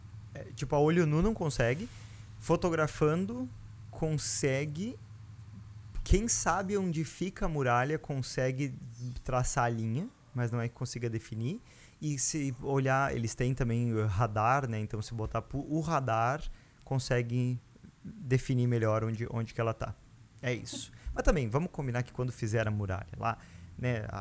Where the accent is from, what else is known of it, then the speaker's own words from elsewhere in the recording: Lajeado Grande, Rio Grande do Sul, Brazil; o Lajado Grande, que é de onde eu sou, né? Uma vilinha de 200